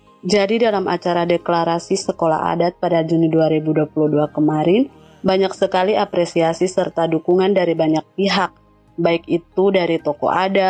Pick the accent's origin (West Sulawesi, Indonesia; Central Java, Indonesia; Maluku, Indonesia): Maluku, Indonesia; Saya dari Maluku.